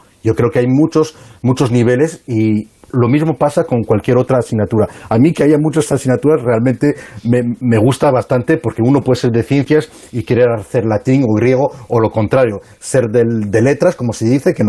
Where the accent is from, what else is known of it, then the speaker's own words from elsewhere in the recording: Paris, Île-de-France, France; Mira, yo me crié en París, ¿no? En Francia